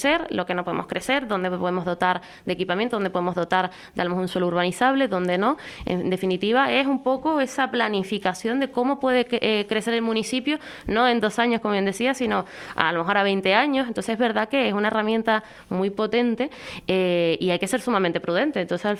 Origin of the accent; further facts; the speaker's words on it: Spain; yo soy del barrio de San Agustín